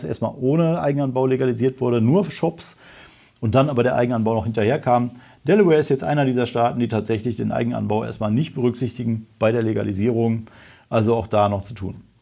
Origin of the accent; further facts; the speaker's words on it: Remscheid, North Rhine-Westphalia, Germany; Remscheid, meine Heimatstadt, ist mal wieder am Start.